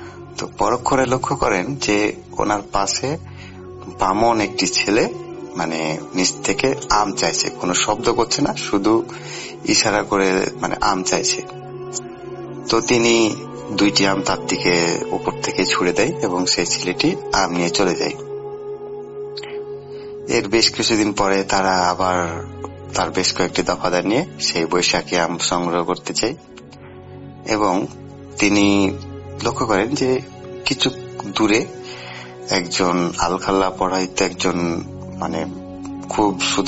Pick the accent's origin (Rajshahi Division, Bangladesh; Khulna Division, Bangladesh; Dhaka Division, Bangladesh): Rajshahi Division, Bangladesh; Shibganj; জেলার শিবগঞ্জ থানার প্রাচীনগড়ের রাজধানী